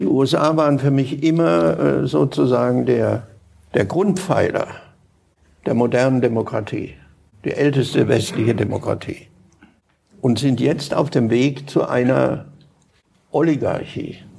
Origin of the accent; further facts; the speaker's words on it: Baden-Württemberg, Germany; Ich bin in Baden-Württemberg geboren und aufgewachsen im Südwesten. Seitdem ich mich erinnern kann, waren da amerikanische Soldaten.